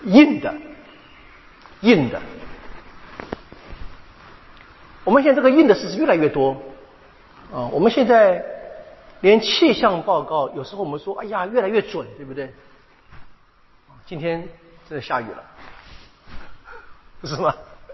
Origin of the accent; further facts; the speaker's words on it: Taiwan; 我们台湾人的共同的缺点吧